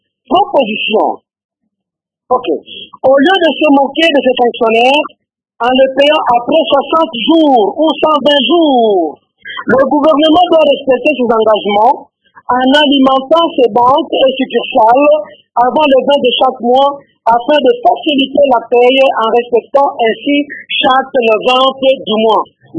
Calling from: Kalemie, Tanganyika, DR Congo; Cela est devenu monnaie courante chez nous au Congo

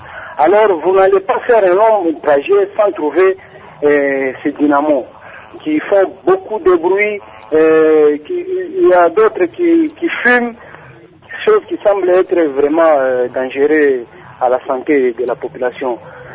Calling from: Kolwezi, Lualaba, DR Congo; Bonjour aussi à tous les auditeurs de la radio Kati qui sont ici chez nous à Kolwezi.

